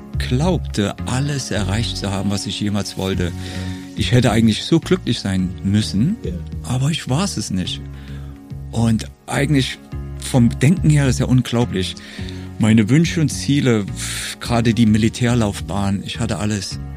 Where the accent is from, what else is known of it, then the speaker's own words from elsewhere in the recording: Thuringia, Germany; Aufgewachsen in Thüringen, also damals noch in der alten DDR. Und wo ich 14 war, kam die Wende. So, ich bin also behutsam im Osten aufgewachsen, aber wusste überhaupt nichts von Gott.